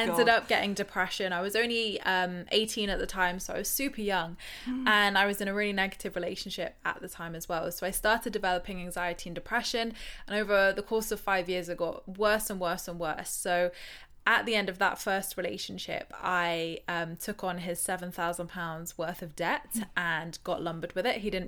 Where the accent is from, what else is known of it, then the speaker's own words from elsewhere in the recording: South West England, United Kingdom; from Dorset. Like, who's going to care what I've got to say?